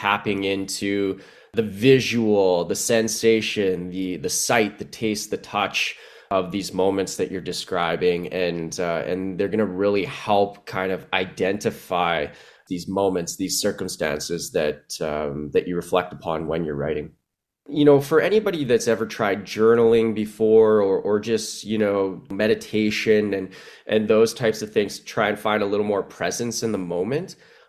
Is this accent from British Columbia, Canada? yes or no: no; Winnipeg, Manitoba, Canada; now in Toronto, Canada; I am from Winnipeg, Manitoba, and currently living in Toronto, Ontario.